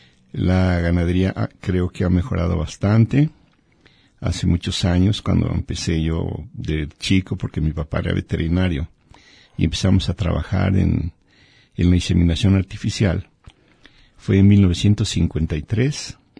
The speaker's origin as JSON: {"language": "Spanish", "town": "León", "region": "Guanajuato", "country": "Mexico", "lives_now": "Jalisco, Mexico", "said": "soy de León, Guanajuato. Pues sí, es cierto. Allá duermo, pero vivo en Jalisco."}